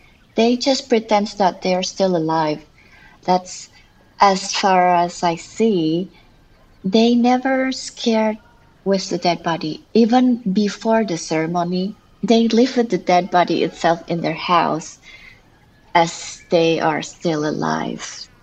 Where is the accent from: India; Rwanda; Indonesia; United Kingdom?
Indonesia; English is a second language; also born or lived in Lombok; I'm an artist from Bali. I was born outside of Bali, which is Lombok, and I grew in many places in Indonesia.